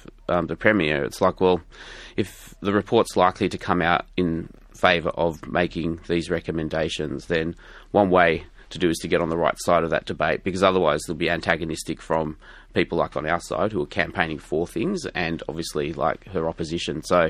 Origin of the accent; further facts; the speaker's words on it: Sydney, New South Wales, Australia; I grew up in Sydney Southwest, and, you know, coming into the city as a man of colour